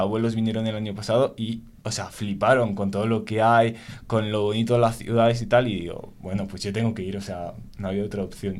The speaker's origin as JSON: {"language": "Spanish", "town": "Lille", "region": "Hauts-de-France", "country": "France", "second_language": "Spanish", "said": "vengo de Francia, es una ciudad que se llama Lille, que está muy al norte de Francia, cerca de Bélgica, y ahí estudio en una escuela pública que se llama Sciences Po Lille"}